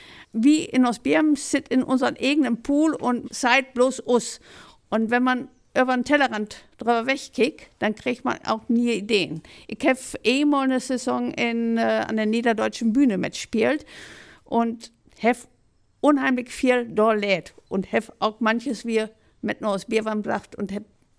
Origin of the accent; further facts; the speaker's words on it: Bevern, Lower Saxony, Germany; ich komme aus Bevern.